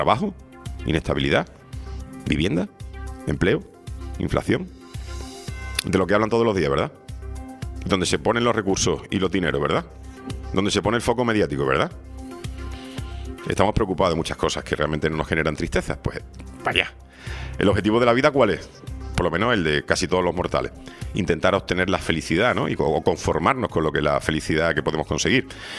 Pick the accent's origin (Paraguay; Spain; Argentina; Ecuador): Spain; Los españoles somos los segundos europeos menos felices.